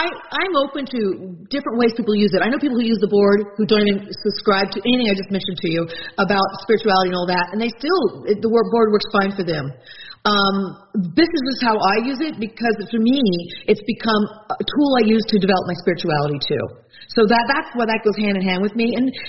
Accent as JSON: {"language": "English", "region": "New Mexico", "country": "United States", "tie": "born or raised there", "said": "I grew up in New Mexico and did a lot of stuff around that and learned a lot from some Native American traditions and people"}